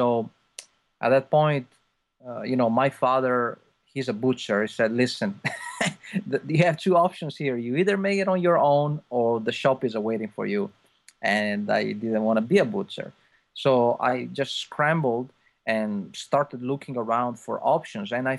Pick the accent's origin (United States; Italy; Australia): Italy; Rovigo, Veneto; So when I was 11, I went to the conservatory back in my hometown in Rovigo.